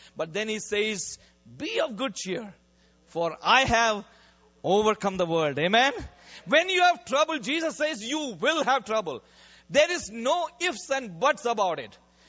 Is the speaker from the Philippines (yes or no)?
no; North India, India; In fact, I grew up in North India.